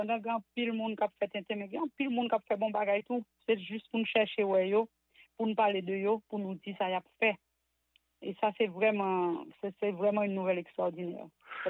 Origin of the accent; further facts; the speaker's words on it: Haiti; Mais Haïti n'est pas l'Afrique, vraiment. Nous descendons des Africains, nous sommes des Africains, oui, mais Haïti n'est pas l'Afrique